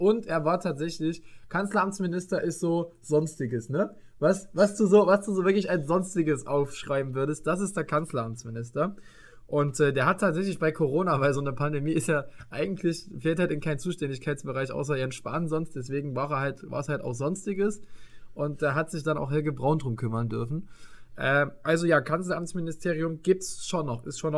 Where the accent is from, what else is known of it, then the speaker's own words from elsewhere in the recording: Saxony, Germany; Und das sage ich dir als Sachse genauso.